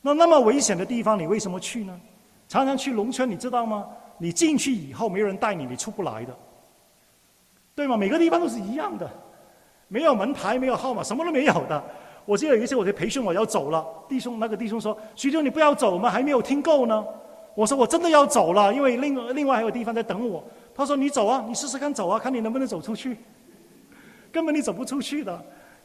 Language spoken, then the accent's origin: Chinese; Hong Kong; Chinese is a second language; 很多人也知道我是香港出生，香港长大。在我过去牧会当中，哈、啊，我从来没有用普通话讲道的，我也没有学过讲普通话的。